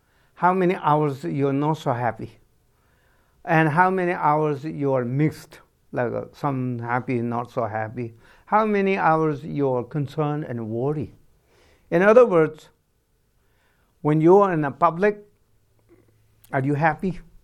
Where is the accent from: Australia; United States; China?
China; Tibet; And I'm from Tibet, so grow up with a yak stick and lamb chops and cheese and yogurt.